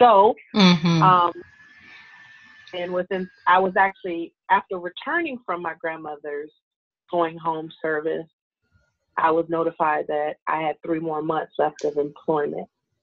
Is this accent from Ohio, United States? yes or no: yes; Youngstown, Ohio, United States; So Ladybug's Farm primarily got started when I returned back to my hometown, Youngstown, Ohio, in, was that 2012.